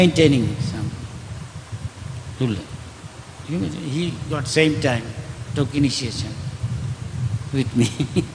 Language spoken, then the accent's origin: English; India; English is a second language; I can't think of as an Indian. I saw, I associate with monks and I much from my childhood.